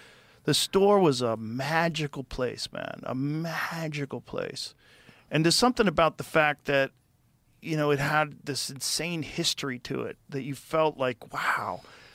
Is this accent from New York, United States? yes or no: yes; New York, United States; I'm a comedian from New York.